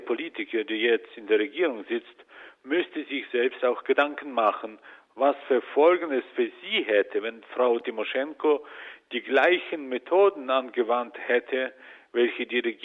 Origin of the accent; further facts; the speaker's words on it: Ukraine; uns als Ukrainer Menschen und gläubige Menschen